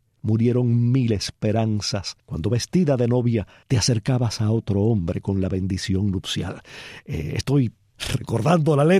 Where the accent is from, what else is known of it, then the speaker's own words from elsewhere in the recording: Palma Soriano, Santiago de Cuba, Cuba; esa anécdota que conté de mi pueblo de Palma Soriano